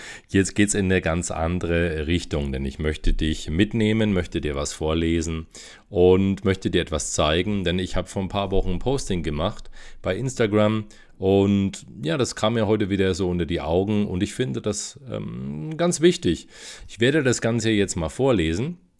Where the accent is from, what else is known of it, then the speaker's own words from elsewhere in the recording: Bavaria, Germany; Grüezi sagt man überhaupt nicht bei uns in Franken, da sagt man Servus